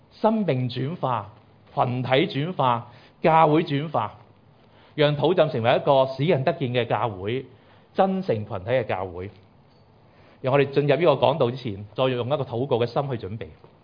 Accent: China

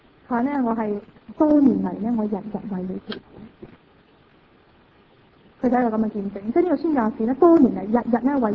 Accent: China; 因为我哋系中国人啦，

